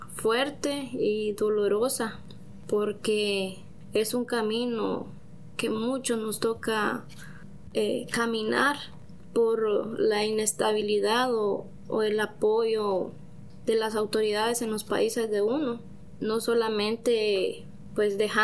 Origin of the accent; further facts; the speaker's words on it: Guatemala; now in United States; Guatemala y la frontera de México, llegando a Estados Unidos, mi vida cambió totalmente. Porque sufrí en mi país mucho abuso desde pequeña. Sufrí pues en la frontera. Y pues gracias a Dios aquí en este país, que prácticamente no era mi país